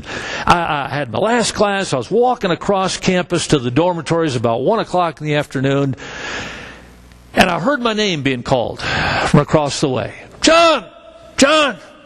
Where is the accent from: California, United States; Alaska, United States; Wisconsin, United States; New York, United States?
Wisconsin, United States; Now, I grew up in Wisconsin on a farm. The first time I left Wisconsin was as a freshman in college.